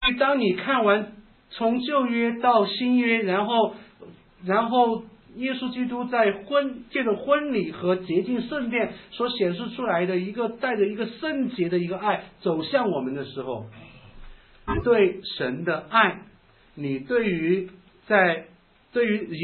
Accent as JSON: {"language": "Chinese", "country": "China", "said": "如果选我们中国人可能没有那么糟糕"}